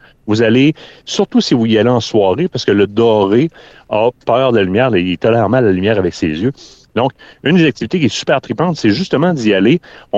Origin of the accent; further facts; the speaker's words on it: Quebec City, Quebec, Canada; quand on parle aux Américains qu'on vient de Québec